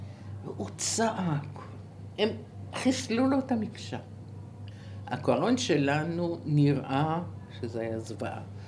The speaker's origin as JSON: {"language": "Hebrew", "town": "Yagur", "region": "Haifa District", "country": "Israel", "tie": "born or raised there", "said": "אני גדלתי ביגור כמה שנים"}